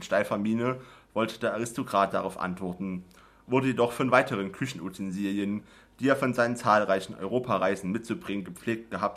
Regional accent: Gera, Thuringia, Germany; ich komme ursprünglich aus Gera, lebe jetzt in Jena und studiere dort auch und bin heute in Erfurt.

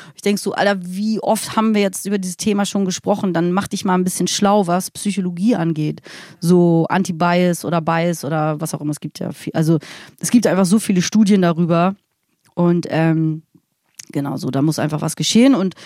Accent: Hamburg, Germany; moved away as an adult; now in Berlin, Germany; ich bin ja in Hamburg aufgewachsen

